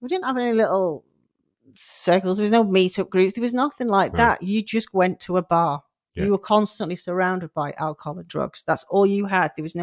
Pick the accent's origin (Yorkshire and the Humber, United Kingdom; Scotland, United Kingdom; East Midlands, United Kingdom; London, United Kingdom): Yorkshire and the Humber, United Kingdom; Sheffield; I was growing up in Sheffield